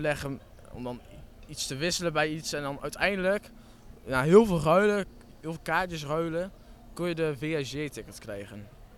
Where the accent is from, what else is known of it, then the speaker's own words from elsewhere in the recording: Lemelerveld, Overijssel, Netherlands; Uit Leemerveld hier, ja.